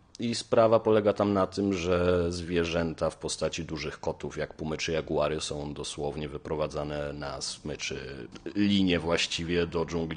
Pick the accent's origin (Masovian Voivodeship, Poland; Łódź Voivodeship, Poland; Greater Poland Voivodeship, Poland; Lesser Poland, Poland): Łódź Voivodeship, Poland; Łódź; od urodzenia mieszkam w śródmieściu Łodzi